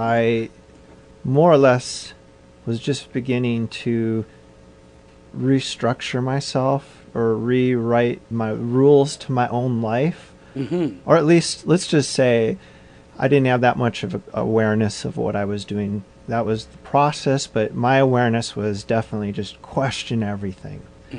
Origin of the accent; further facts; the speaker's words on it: Milwaukee, Wisconsin, United States; I grew up in Milwaukee. That was a lake, Michigan.